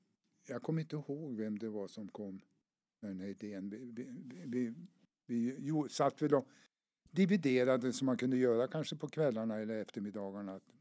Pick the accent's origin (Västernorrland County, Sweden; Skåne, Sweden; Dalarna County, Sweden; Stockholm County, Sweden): Västernorrland County, Sweden; Alnön; då åkte vi hem till min hembygd ute på Alnön